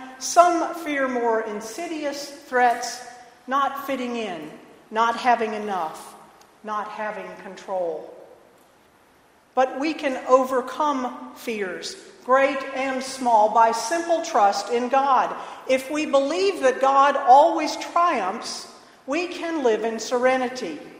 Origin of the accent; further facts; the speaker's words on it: Illinois, United States; The place where I grew up in Illinois had this big rambling house and 7 acres of land